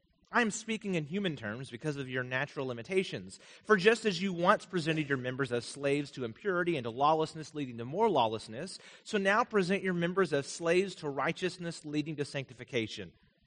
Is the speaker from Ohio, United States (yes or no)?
no; Vermont, United States; I'm from Vermont. I lived there at least most of my life growing up.